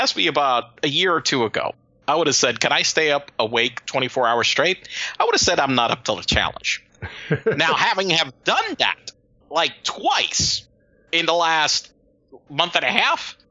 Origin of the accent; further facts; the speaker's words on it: San Juan, Puerto Rico; born there; It is part of San Juan. So, yes, officially, I was born in San Juan.